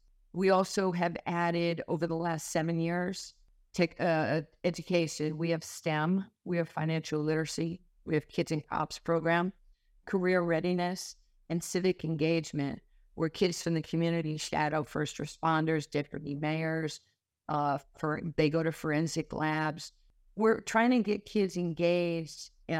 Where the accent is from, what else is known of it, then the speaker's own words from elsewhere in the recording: New York City, New York, United States; Well, the safest place in the world for me growing up in New York City was to be on a basketball court.